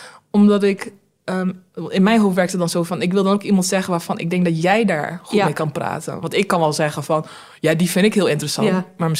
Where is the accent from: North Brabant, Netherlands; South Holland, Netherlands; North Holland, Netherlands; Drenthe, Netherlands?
Drenthe, Netherlands; accent: Drenthe; Maar dat klopt ook, ik woon dichtbij Rotterdam. Maar ik kom natuurlijk uit Drenthe, dat hoort iedereen.